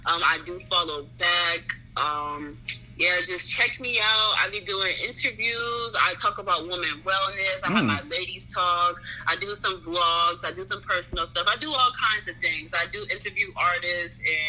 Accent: Cleveland, Ohio, United States; I'm from Cleveland.

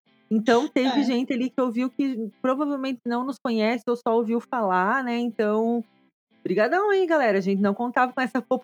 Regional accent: Santa Catarina, Brazil; accent: colono; que meu sotaque é colono, né? Que eu sou numa cidade super pequena que fica entre a Serra e o meio oeste de Santa Catarina, né?

